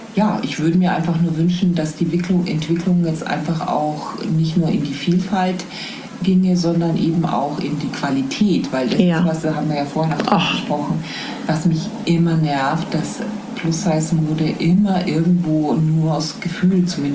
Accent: Bavaria, Germany

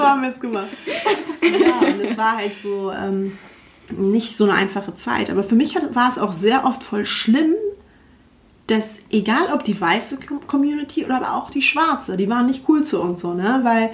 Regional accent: Hamburg, Germany; wir sind halt in Wilhelmsburg groß geworden beide, das ist so ein Ghetto so in Hamburg.

